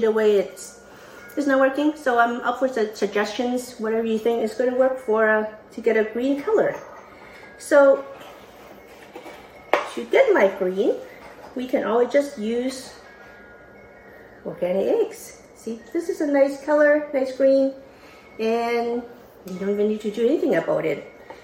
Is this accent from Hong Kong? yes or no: yes; Hong Kong; where I grew up in Hong Kong, Easter was actually a four-day weekend.